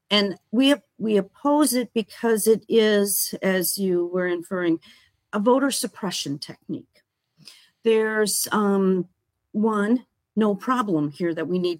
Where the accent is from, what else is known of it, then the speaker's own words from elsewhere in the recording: United States; born there; I know I was born here in the United States. I know I am a citizen, and I am affirming that.